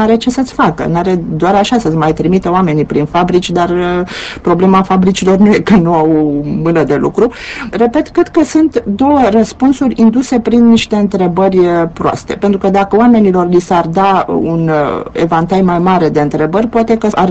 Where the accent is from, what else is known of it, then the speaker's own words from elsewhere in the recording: Romania; E foarte greu de multe ori să fiu mândră că sunt româncă, așa cum e și mai greu să-mi fie rușine.